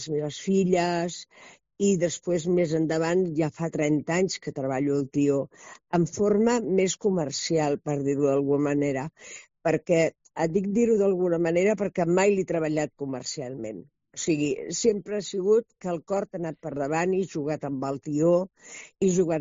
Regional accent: Badalona, Catalonia, Spain; also born or lived in Tarragona; abans de vindre aquí a Badalona. Val? Jo vaig néixer a Tarragona, al carrer La Nau de Tarragona

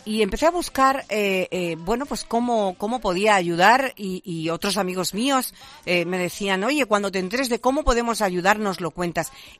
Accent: Seville, Andalusia, Spain; Buena gente, gente estupenda, como somos los sevillanos

